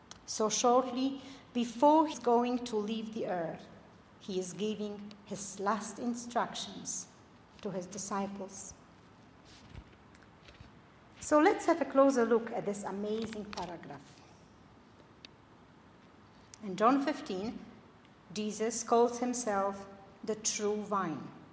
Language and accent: English; Poland; I grew up in Poland, and when I was young, we had a food crisis.